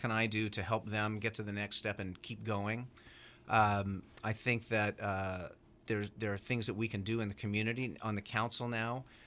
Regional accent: St. Helena, California, United States; I grew up in St. Helena, grew up in Napa Valley, and I loved this place and I loved the people here.

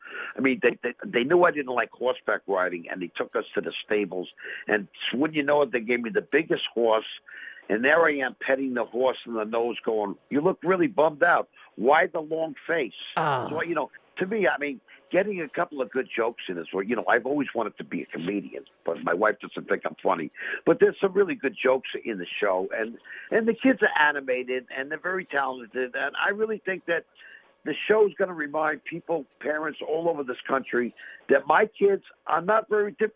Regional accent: New York, United States; I'm from New York.

